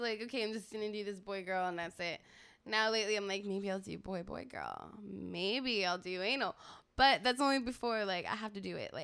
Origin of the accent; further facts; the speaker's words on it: New Jersey, United States; Originally, I'm from New Jersey.